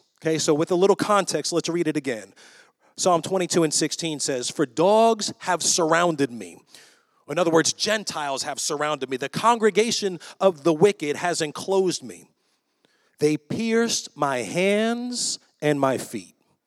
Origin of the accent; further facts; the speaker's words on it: New York, United States; Like, I'm from New York. We never picked a switch